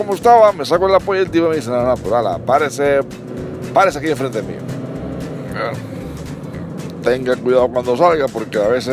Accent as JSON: {"language": "Spanish", "region": "Galicia", "country": "Spain", "said": "Yo tengo 45 años. ¿Y de dónde? Yo soy de Galicia. Nunca había salido de Galicia"}